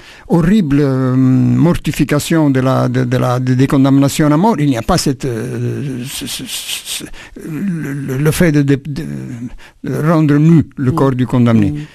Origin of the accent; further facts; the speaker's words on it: Italy; parce que la nature, chez nous, en Italie, c'est le sexe.